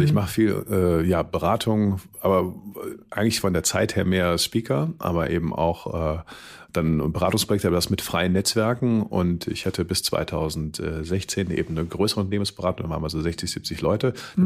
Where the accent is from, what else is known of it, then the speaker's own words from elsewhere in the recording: Cologne, North Rhine-Westphalia, Germany; Und als Kölner vergleicht das ja immer mit Karneval.